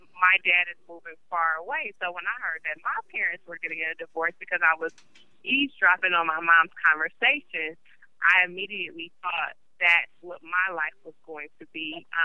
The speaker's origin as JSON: {"language": "English", "town": "Cleveland", "region": "Ohio", "country": "United States", "tie": "born there", "said": "I was born in Cleveland, Ohio, and growing up, my parents were married until I was about 4 or 5, and they divorced."}